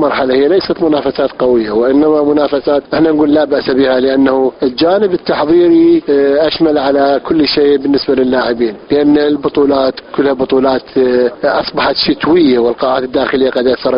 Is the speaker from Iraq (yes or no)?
yes; Iraq; عندنا بالعراق